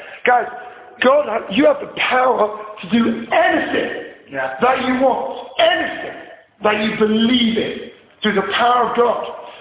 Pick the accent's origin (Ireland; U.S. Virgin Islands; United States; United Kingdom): Ireland; so I'm an Irish guy